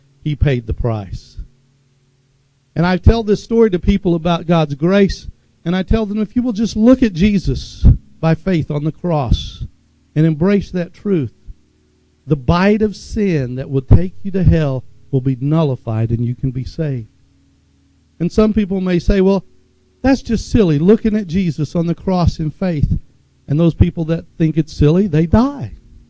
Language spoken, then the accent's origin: English; Tulsa, Oklahoma, United States; Growing up in West Tulsa in an area called Oakhurst, we had an outhouse, you know.